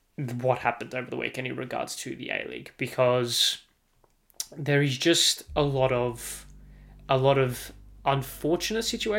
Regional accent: Australia; So you can tell I'm Aussie.

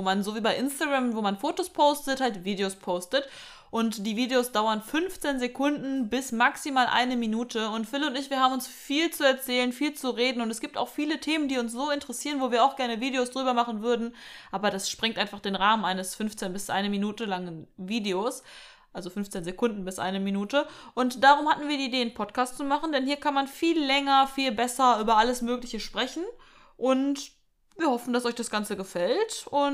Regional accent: Berlin, Germany; Und ich komme aus Berlin und arbeite dort aktiv als Polizistin. Ich bin 23 Jahre alt

